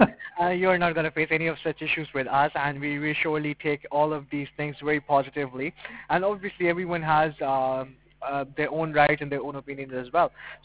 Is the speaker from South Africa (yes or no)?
no; Puerto Rico; now in United States; Nope, I'm from Puerto Rico.